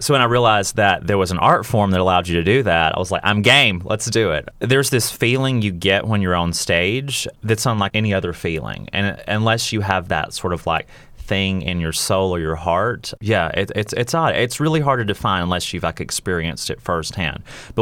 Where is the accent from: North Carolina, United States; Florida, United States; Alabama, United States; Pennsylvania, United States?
Alabama, United States; Hokes Bluff; So I grew up in Alabama, born and raised 18 years in a really tiny town called Hoke's Bluff, raised by my mom, my granny, and my sister.